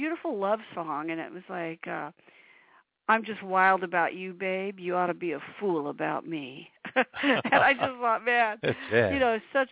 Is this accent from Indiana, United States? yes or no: yes; Indiana, United States; accent: southern drawl; now in Los Angeles, United States; I live in L.A. now, but I grew up in Indiana.